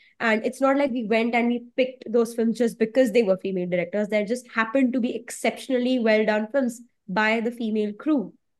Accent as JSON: {"language": "English", "country": "India", "said": "I mean, I'm an Indian, and this time we have an Indian film"}